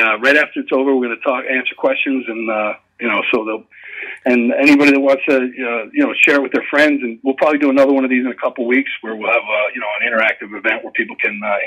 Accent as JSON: {"language": "English", "town": "Shoreham", "region": "New York", "country": "United States", "tie": "born or raised there", "said": "I grew up in Shoreham on Long Island, and in Riverhead, there was a thing called the Riverhead Raceway."}